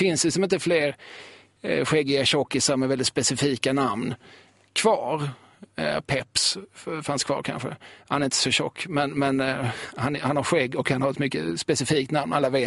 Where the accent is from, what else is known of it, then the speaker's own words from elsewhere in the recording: Eslöv, Skåne, Sweden; det var många av oss som tyckte det var jobbigt att säga när vi hängde i Lund att vi var från Eslöv.